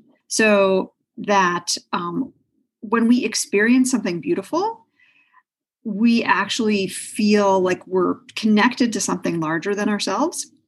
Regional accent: New York City, New York, United States; I actually grew up in New York City. I grew up in Manhattan on the Upper West Side, and my parents were divorced.

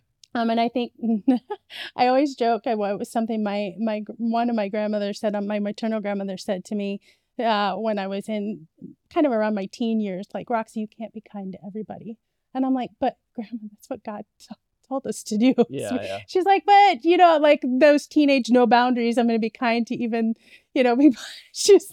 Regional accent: Mitchell, South Dakota, United States; now in Fort Collins, United States; So my origin story, so I'm not originally from Colorado at all. So I came from Mitchell, South Dakota.

